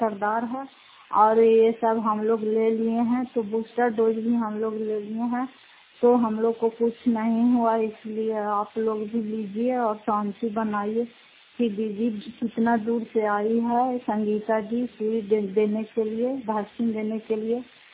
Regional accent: Fatehpur, Bihar, India; घर फतेहपुर पंचायत मकरौता जिला नालंदा खरा पसरा ब्लॉक की निवासी हूँ।

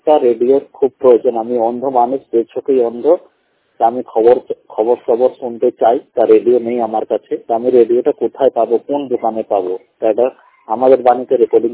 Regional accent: Allahabad, Uttar Pradesh, India; আমার বাড়ি হলো এলাহাবাদ।

